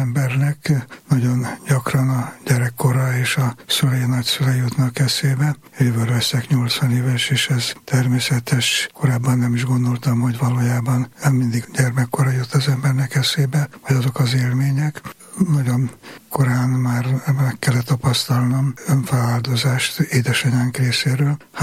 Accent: Dunapataj, Bács-Kiskun, Hungary; egy kicsit úri gyerekek voltunk Dunapatajon, viszont nagyon-nagyon sok élményt jelentett, hogy falun paraszt emberek között töltöttem a gyermekkoromat. Mivel szegények voltunk

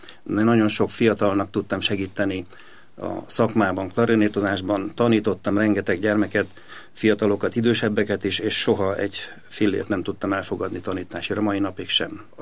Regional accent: Kapuvár, Győr-Moson-Sopron, Hungary; Tehát igen, vidéken? Igen, Kapuváron iskolába. Jártam az általános iskolát, és ott kerültem be a zeneiskolába.

